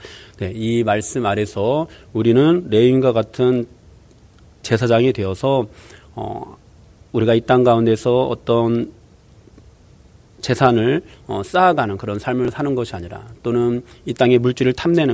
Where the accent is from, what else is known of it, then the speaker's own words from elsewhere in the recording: South Korea; 특히 우리는 한국인으로서 우리 한국에 들어온 모든 종교가